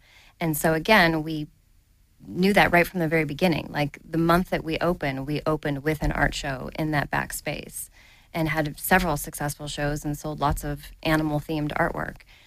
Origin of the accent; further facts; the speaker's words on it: Cleveland, Ohio, United States; moved away as an adult; I moved here from Cleveland, Ohio 17 years ago last month and came to go to school at FITM